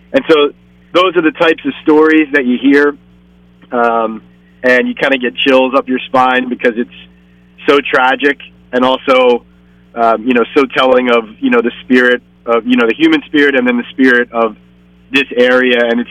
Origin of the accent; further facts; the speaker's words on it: Philadelphia, Pennsylvania, United States; I'm from Philadelphia, so I was in high school at the time